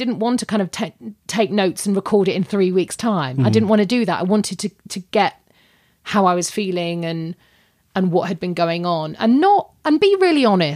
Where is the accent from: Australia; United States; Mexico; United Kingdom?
United Kingdom; because I'm British and we put washing outside to dry